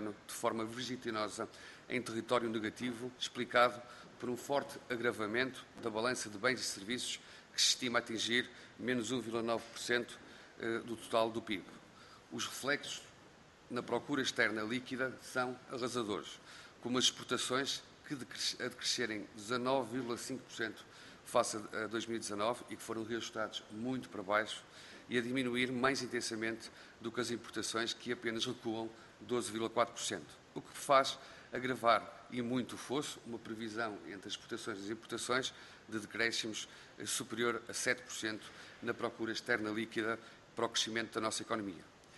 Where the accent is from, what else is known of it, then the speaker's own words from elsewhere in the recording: Norte, Portugal; Eu sou do Minho